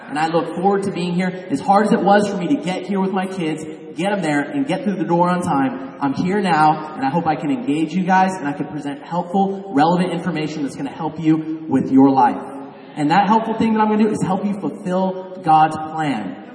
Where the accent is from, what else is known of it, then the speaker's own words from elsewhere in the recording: California, United States; I'm 33 years old. I was raised in South Orange County.